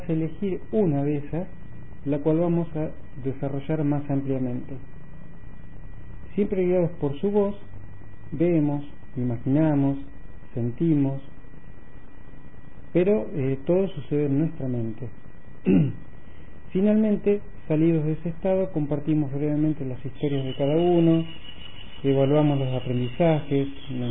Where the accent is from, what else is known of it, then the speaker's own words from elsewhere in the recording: Buenos Aires, Argentina; soy de Buenos Aires.